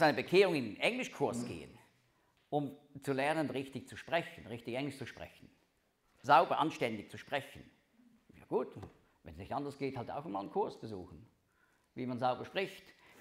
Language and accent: German; Switzerland; Ich darf das jetzt als Schweizer nicht sagen.